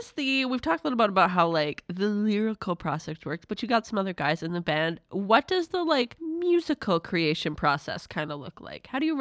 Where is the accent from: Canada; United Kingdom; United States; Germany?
Canada; Ontario; I grew up in Ontario for a number of years. And there are fairs every weekend there, like county fairs.